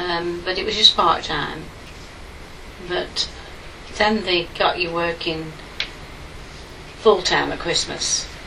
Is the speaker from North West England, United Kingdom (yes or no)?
yes; Frenchwood, North West England, United Kingdom; born there; Well, I was born in Frenchwood, and I was one of three children, the middle one.